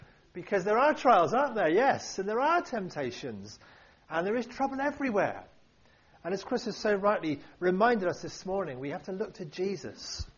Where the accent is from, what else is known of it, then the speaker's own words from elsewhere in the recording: Bristol, South West England, United Kingdom; accent: Bristol; you can always hear my lovely Bristol accent on the website.